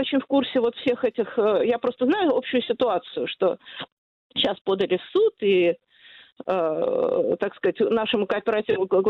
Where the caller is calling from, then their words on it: Moscow, Russia; Я из Москвы.